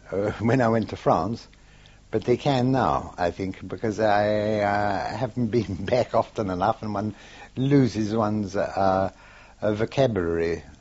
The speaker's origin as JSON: {"language": "English", "town": "Kerry", "region": "Munster", "country": "Ireland", "tie": "born there", "said": "I was born in Kerry. In Kerry, in the Padcaddy, just Kerry, Dover."}